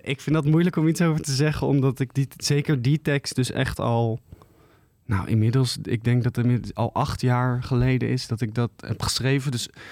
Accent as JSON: {"language": "Dutch", "town": "The Hague", "region": "South Holland", "country": "Netherlands", "said": "Ik kom uit Den Haag en daar heb ik op school gezeten, middelbare en zo. En toen ben ik naar de Toneelacademie in Maastricht gegaan."}